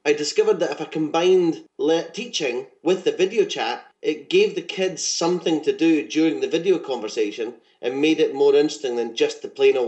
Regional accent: United Kingdom; I'm British and I'm married to an Australian.

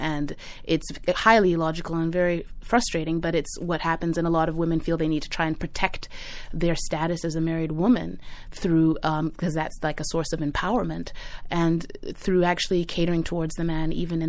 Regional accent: Zimbabwe; I was indeed. I grew up there through the 80s and the 90s

